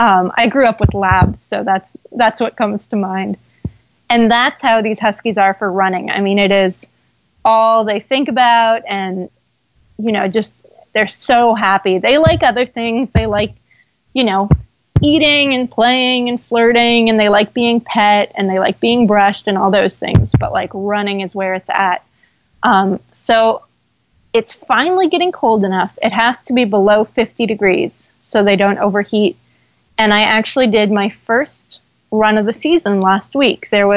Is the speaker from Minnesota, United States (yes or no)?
no; California, United States; also born or lived in Norway; I'm from California, of course.